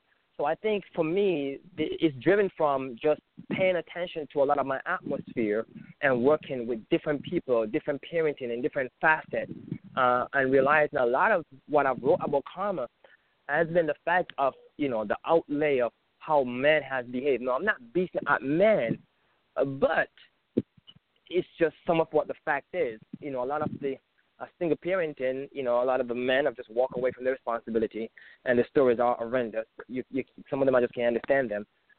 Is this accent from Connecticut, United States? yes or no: yes; Connecticut, United States; also born or lived in Jamaica; by birth, I was born in this wonderful island of Jamaica. And I grew up in Connecticut.